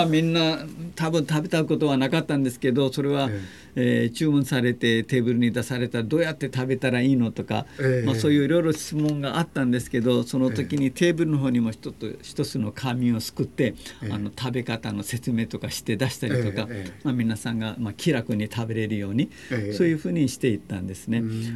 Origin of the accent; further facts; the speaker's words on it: Pakistan; Japanese is a second language; moved away as an adult; now in Japan; で、私は出身はパキスタンなんですけど、日本に来たのは今から42年前ですね。日本に来たきっかけは留学生だったんですけど